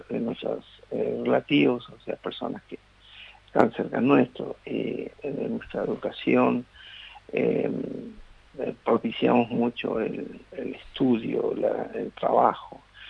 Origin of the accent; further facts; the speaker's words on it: Paraguay; Nosotros empezamos a conocer incluso a través de las telenovelas, la sociedad turca. E incluso a nosotros, como paraguayos, nos llama la atención